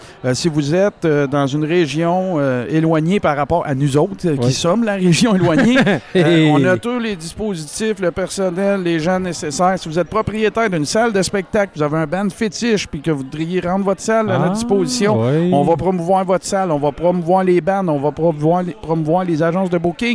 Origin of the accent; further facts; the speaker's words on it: Quebec, Canada; on vient du Témiscamingue et ou de l'Abitibi-Témiscamingue.